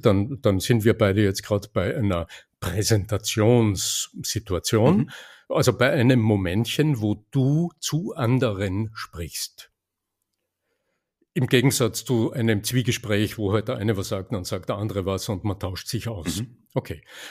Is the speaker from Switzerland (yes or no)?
no; Austria; accent: Austrian; bei mir ist es so ein österreichisches Melos in der Stimme, also dieses, was mich eindeutig als Ösi identifiziert.